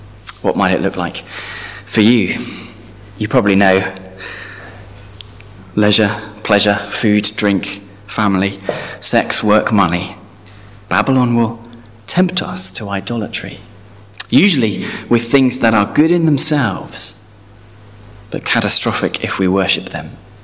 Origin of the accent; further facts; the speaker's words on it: London, United Kingdom; I could be in London, my hometown.